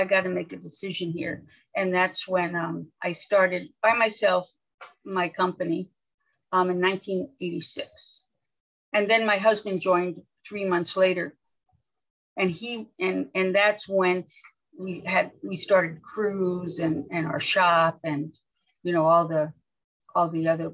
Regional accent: New York City, New York, United States; and I grew up in New York City in apartments. Landscapes were Central Park was essentially what I knew, frankly.

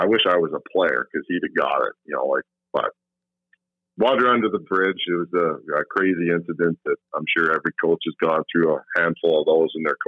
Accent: Canada; Like, we're Canadian. We're not evil.

